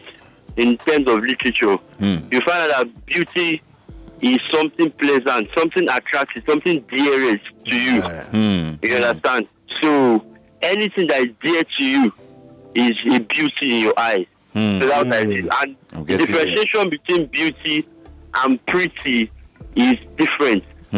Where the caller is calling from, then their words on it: Yaba, Lagos, Nigeria; calling from Yaba.